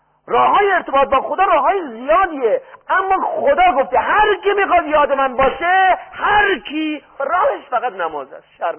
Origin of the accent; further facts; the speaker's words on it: Iran; born there; در ایران به دنیا آمدیم که مسلمان شدیم و مسلمان بودیم